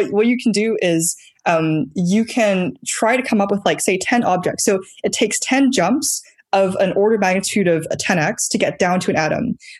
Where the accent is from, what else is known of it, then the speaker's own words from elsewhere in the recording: New Zealand; I grew up in New Zealand, like sort of just doing whatever I wanted at home. We were homeschooled